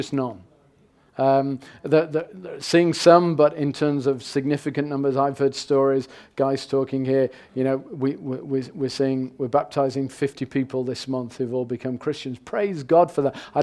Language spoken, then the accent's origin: English; England, United Kingdom; that's not because I'm English and I don't like contact